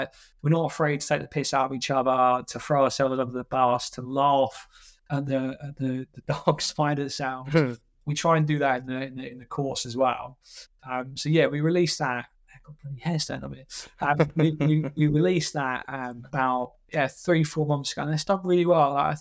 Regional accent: East of England, United Kingdom; because I'm from Essex

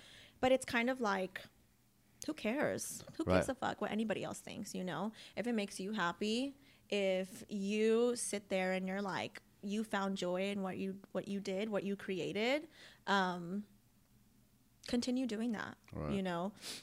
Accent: Dallas, Texas, United States; I'm probably just biased because like I'm from Dallas, but like Dallas is the best city in my opinion.

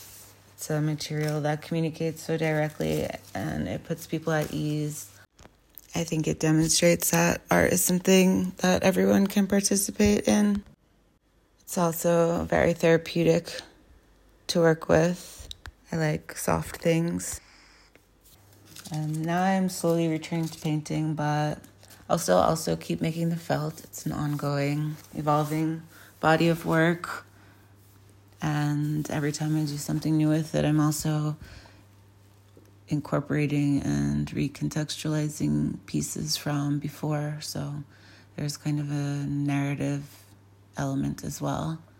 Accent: Long Island, New York, United States; now in Berlin, Germany; I'm from Long Island, New York. I studied painting in Brooklyn, and now I live in Berlin.

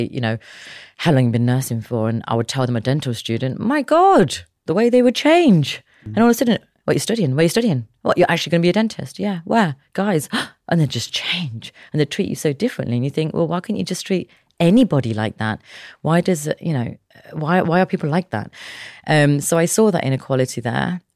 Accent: Leicester, East Midlands, United Kingdom; I was from Beaumont Leeds in Leicester. And it was a complete different world.

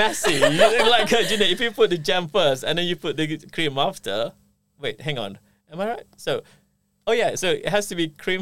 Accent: Penang, Malaysia; because I'm from Penang, and it's very close to the fishing villages and all that.

